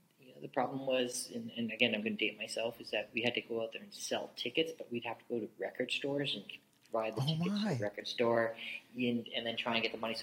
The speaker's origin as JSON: {"language": "English", "town": "Saskatoon", "region": "Saskatchewan", "country": "Canada", "tie": "born or raised there", "said": "I'm proudly born in Saskatoon, Saskatchewan. So I'm a prairie boy by heart and by nature. It's where I started my first company."}